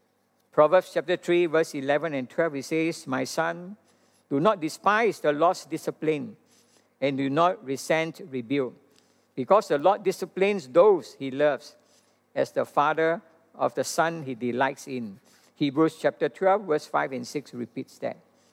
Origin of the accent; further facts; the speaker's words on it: Hong Kong; English is a second language; You know, I mean, I'm from Hong Kong. I live in small little place.